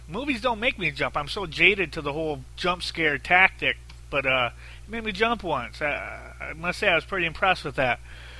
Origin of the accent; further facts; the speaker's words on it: Detroit, Michigan, United States; I grew up in the Detroit area, so I drove out there.